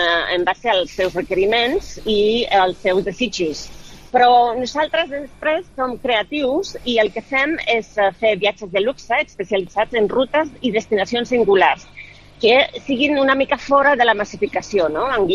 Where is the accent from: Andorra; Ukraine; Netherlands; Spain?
Spain; Zaragoza, Aragon; also born or lived in Catalonia; Jo, per exemple, soc de Saragossa, però la meva mare és catalana i he viscut sempre a Catalunya